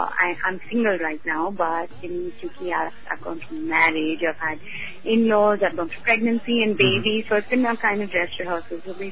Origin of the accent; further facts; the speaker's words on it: India; being a woman, being Indian, being brought up a certain way that we all have been brought up